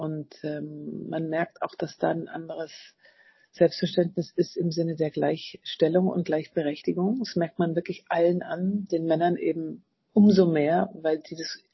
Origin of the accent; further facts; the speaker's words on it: Southern Germany, Germany; die mir als Süddeutsche immer wieder auch eine andere Art von Poesie schenkt.